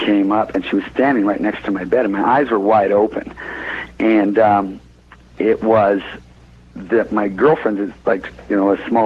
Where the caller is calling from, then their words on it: Genoa, Nevada, United States; Hi, I'm calling from Genoa, Nevada.